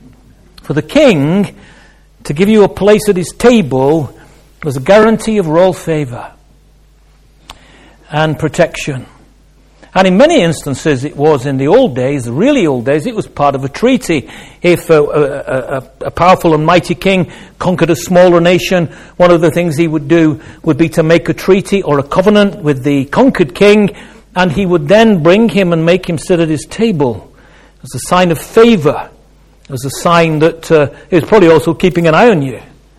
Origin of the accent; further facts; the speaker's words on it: Manchester, North West England, United Kingdom; One is I'm from Manchester